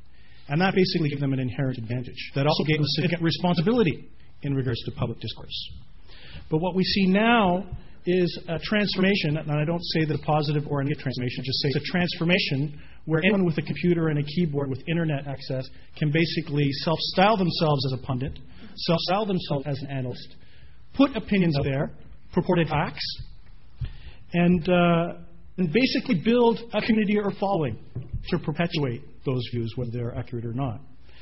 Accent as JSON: {"language": "English", "country": "Canada", "said": "even as a Canadian"}